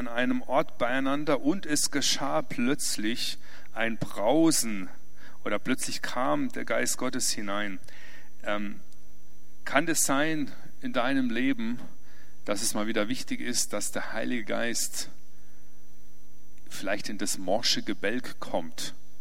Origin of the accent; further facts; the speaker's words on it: Freiburg im Breisgau, Baden-Württemberg, Germany; Ich komme aus Freiburg im Breisgau.